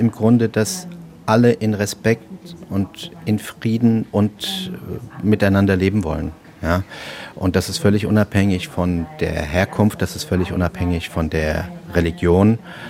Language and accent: German; Frankfurt, Hesse, Germany; Ich bin gebürtiger Frankfurter und ich bin stolz auf Frankfurt, genau deshalb, weil Frankfurt sehr, sehr international ist, sehr multikulturell, sehr multireligiös.